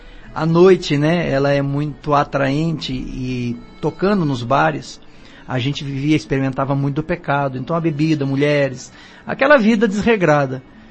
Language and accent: Portuguese; Paranaguá, Paraná, Brazil; also born or lived in São Paulo; now in Curitiba, Brazil; Nasci em São Paulo. Aí, quando eu tinha lá meus 8 anos de idade, minha família veio pra Paranaguá, aqui no litoral. E aí, eu me criei em Paranaguá, né? Em Curitiba eu cheguei mais ou menos 2003, 2004. Tô até hoje